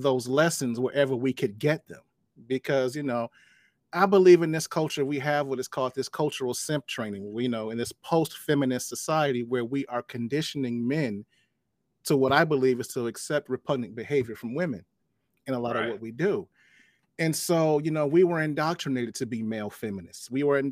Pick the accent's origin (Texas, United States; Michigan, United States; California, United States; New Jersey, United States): Michigan, United States; Detroit; also born or lived in Atlanta; I am from Detroit, Michigan.